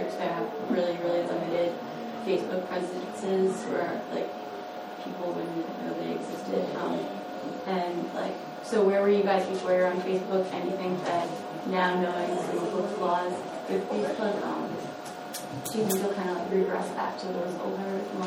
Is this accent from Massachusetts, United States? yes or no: yes; Boston, Massachusetts, United States; because I know I'm from Boston, and a lot of the more radical groups there organized with websites like RiseUp.net